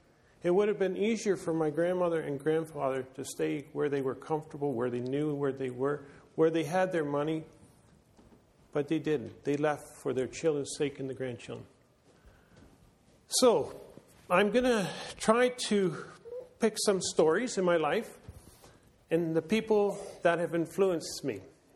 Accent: Canada; I was born in Canada. I'm thinking here. I want to. You can tell I'm not. Anyways, this is where I grew up

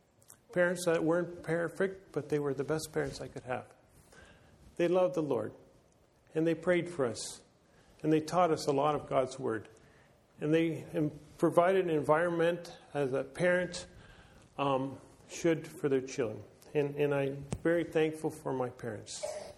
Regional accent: Canada; I was born in Canada. I'm thinking here. I want to. You can tell I'm not. Anyways, this is where I grew up

